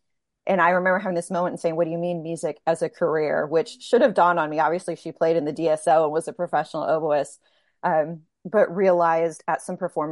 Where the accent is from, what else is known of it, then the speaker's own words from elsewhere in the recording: Texas, United States; So I grew up in Texas and I had a private lesson teacher like my sixth grade year